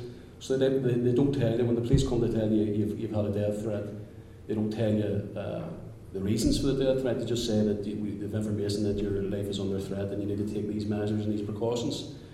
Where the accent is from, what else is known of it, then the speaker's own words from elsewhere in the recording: Belfast, Northern Ireland, United Kingdom; I come from West Belfast, and I think it's easier for me.